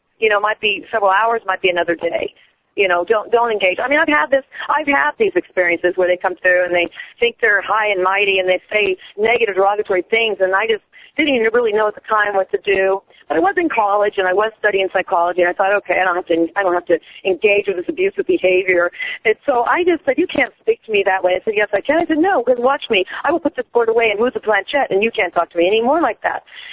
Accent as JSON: {"language": "English", "region": "Kansas", "country": "United States", "tie": "born there", "accent": "mutt type of accent", "said": "and so I tend to have like kind of a, I guess, a mutt type of accent. But I was born in Kansas."}